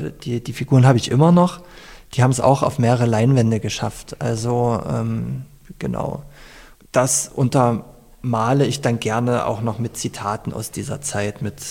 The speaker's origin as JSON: {"language": "German", "region": "East Germany", "country": "Germany", "tie": "born or raised there", "said": "mit meinen eigenen persönlichen Erinnerungen an meine Kindheit in der DDR und an meine Jugend im wiedervereinigten Deutschland"}